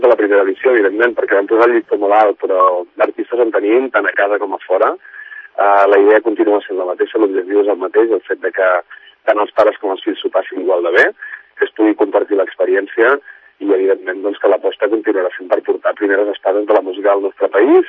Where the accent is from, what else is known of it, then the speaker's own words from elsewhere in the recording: Sant Cugat, Catalonia, Spain; Jo soc de Sant Cugat.